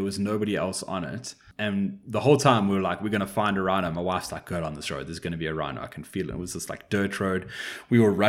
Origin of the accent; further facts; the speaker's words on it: Eastern Cape, South Africa; So, where I grew up in the Eastern Cape, sort of at the... Quite south in South Africa, on the south coast or, like, southeast coast